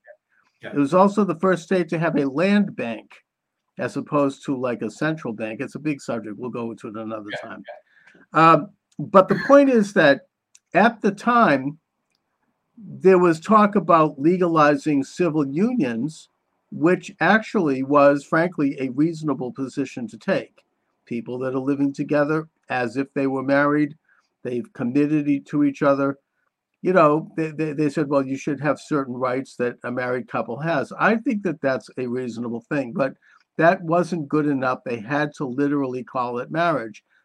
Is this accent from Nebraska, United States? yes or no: no; Massachusetts, United States; this all transpired in Massachusetts, my home state, in 2003